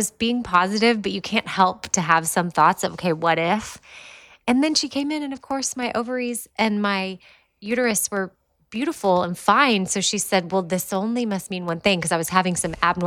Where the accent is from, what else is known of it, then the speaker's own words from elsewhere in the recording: Austin, Texas, United States; So anyway, they moved to Texas or back to Austin. My dad brought my mom, who was born and raised in Alabama, to Texas and made her a Texas girl in 1976.